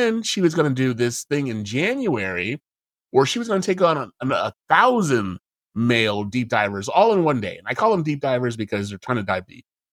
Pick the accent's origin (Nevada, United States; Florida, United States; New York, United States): Nevada, United States; Las Vegas; And I should know because I am from Las Vegas, born and raised.